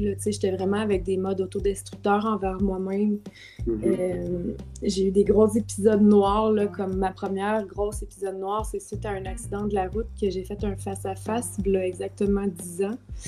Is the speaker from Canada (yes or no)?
yes; Sainte-Anne-des-Plaines, Quebec, Canada; also born or lived in Laval, Canada; Je suis née à Laval. Mm-hmm. Mais j'ai grandi, en fait, toute mon enfance à Saint-Anne-des-Plaines, c'est où est-ce que je demeure en ce moment.